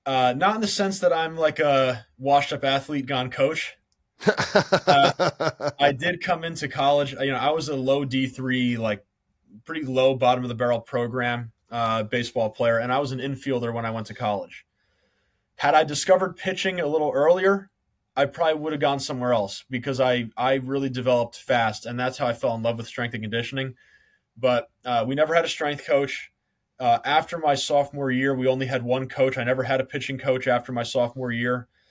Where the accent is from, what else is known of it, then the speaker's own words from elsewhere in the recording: New Jersey, United States; I was an aide at a facility in my hometown in New Jersey.